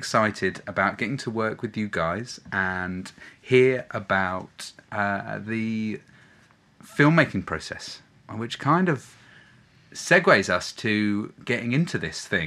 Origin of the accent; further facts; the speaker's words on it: Portsmouth, South East England, United Kingdom; born there; now in London, United Kingdom; I was also born in Portsmouth. What a coincidence.